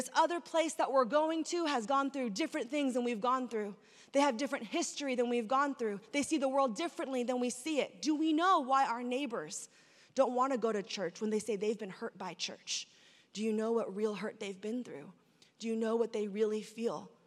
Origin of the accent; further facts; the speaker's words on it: San Francisco, California, United States; I would drive 7 hours into my hometown of San Francisco